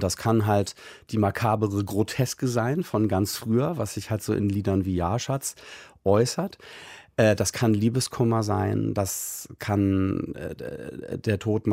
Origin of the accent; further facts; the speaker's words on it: Germany; dass ich als Deutscher Litauisch konnte